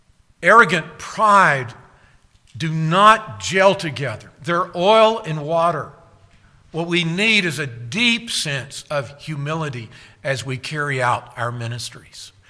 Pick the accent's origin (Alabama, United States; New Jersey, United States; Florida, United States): Alabama, United States; Hartselle; I remember as a teenager growing up in North Alabama, Hartsell, Alabama. Our home was up on a hill. They call it Hartsell Mountain, just a little hill.